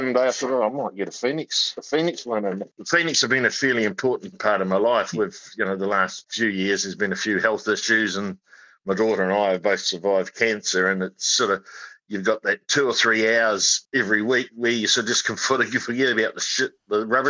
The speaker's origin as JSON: {"language": "English", "town": "Wainuiomata", "region": "Wellington", "country": "New Zealand", "said": "I mean, I come from Wainui Amata, so it's a league and rugby town"}